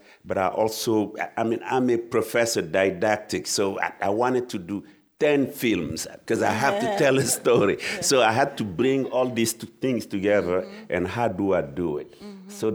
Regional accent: Mali; I was invited to Bamako, I'm from Mali, to be at the premiere of the opera

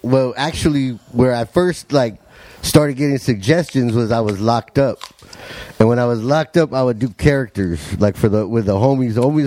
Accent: National City, California, United States; Well, I grew up in National City. Just right.

